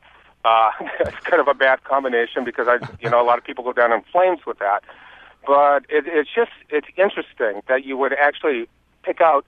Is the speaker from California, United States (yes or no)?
no; Spokane, Washington, United States; now in Massachusetts, United States; Well, I'll tell you, I'm from Spokane, but I live in Massachusetts, mm-hmm. and I'm Irish and Indian